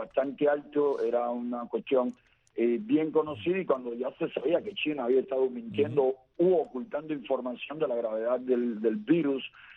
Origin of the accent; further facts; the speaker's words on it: Cuba; asumiendo nuestro deber como cubanos